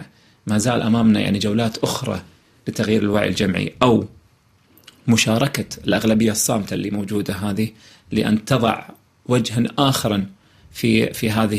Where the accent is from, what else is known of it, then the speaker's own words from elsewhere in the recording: Kuwait; شنو الامل اللي موجود عندنا في الكويت؟